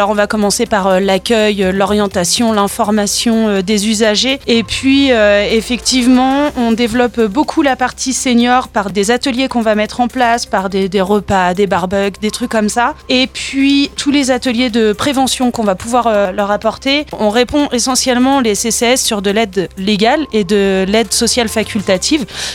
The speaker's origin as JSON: {"language": "French", "region": "Normandy", "country": "France", "lives_now": "Tignes, France", "said": "je suis la responsable du pôle social de Tignes. Je suis arrivée en avril, je viens de Normandie"}